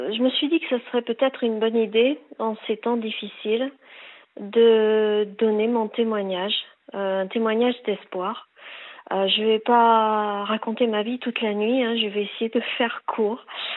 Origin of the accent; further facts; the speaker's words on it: Bordeaux, Nouvelle-Aquitaine, France; J'étais fille unique, je vivais à Bordeaux, je suis bordelaise.